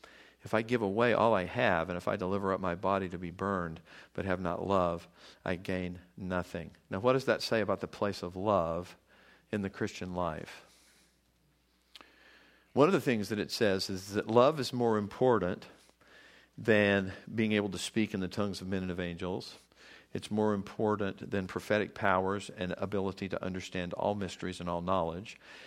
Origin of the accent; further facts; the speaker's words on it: the South, United States; Keep in mind, I grew up in the South, and I mean, that was kind of common, not 100%, but it was kind of common.